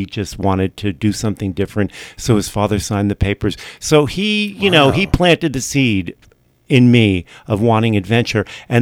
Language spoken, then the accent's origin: English; California, United States; also born or lived in New York; So I grew up there. I was actually born in New York. Mm-hmm. We moved. It was the dream to go west in 1962. And we started our lives in Southern California.